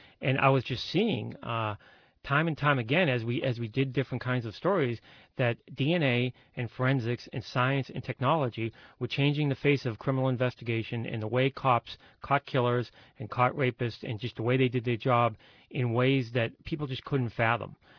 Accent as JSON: {"language": "English", "town": "Boston", "region": "Massachusetts", "country": "United States", "tie": "born or raised there", "said": "I started taking Latin in the 7th grade at Boston Latin School. I grew up in Boston."}